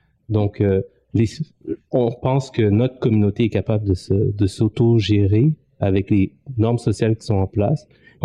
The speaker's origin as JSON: {"language": "French", "town": "Montreal", "region": "Quebec", "country": "Canada", "tie": "born or raised there", "said": "C'est là où je suis né, c'est là où j'ai grandi. Donc là, j'ai la possibilité d'agir beaucoup plus pour faire du changement dans ce quartier-là."}